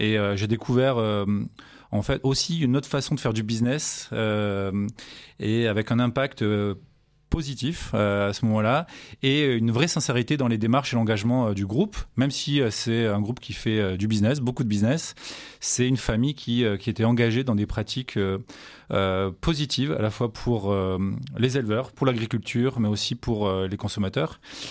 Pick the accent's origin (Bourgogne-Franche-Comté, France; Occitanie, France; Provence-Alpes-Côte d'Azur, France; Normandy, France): Provence-Alpes-Côte d'Azur, France; Marseille; also born or lived in Paris; Donc moi je suis marseillais déjà, et même si j'ai vécu longtemps à l'étranger et à Paris ces dernières années, mais je viens de rentrer à Marseille.